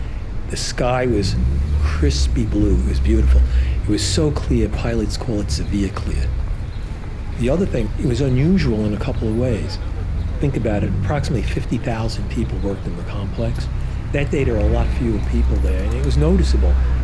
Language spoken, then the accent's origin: English; Bronx, New York, United States; I grew up in Throgs Neck in the Bronx in the 60s.